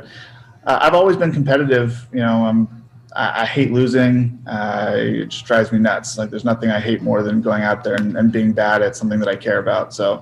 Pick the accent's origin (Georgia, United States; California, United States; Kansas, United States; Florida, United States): California, United States; North Hollywood; born there; Well, technically, I'm from the Valley. I was born in North Hollywood, and I lived in San Fernando Valley for the first year and a half of my life.